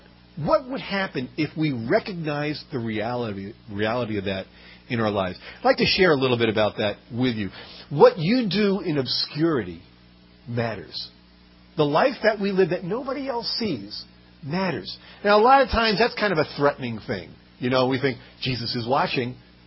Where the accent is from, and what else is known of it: Brooklyn, New York, United States; born there